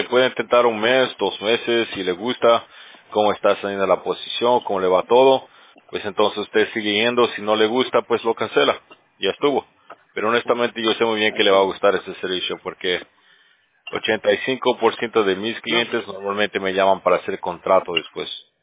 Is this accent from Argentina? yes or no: no; Bolivia; yo soy de Bolivia